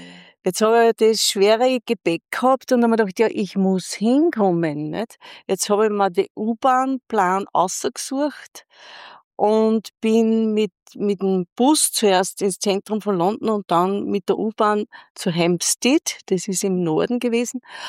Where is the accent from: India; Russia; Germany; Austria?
Austria; Schörfling am Attersee, Upper Austria; ich komme aus Schörfling am Attersee und wie es halt so war im Laufe meiner Entwicklung, ich komme aus einer Arbeiterfamilie